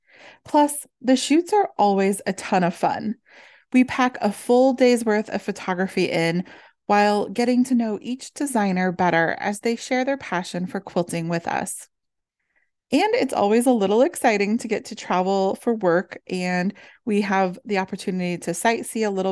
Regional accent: Midwest, United States; Growing up in the Midwest, where we don't have scorpions, I had no idea that they actually glow blue-green

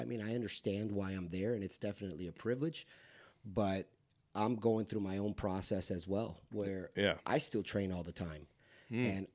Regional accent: Kissimmee, Florida, United States; So I grew up in Kissimmee, by the way. So, you know, I'm from Central Florida.

